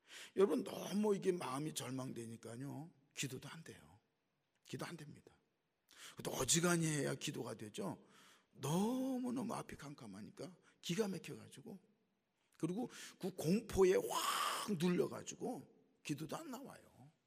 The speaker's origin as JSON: {"language": "Korean", "country": "North Korea", "lives_now": "South Korea", "said": "이북 사람이 아니니까 모르지. 난 이북 사람이야."}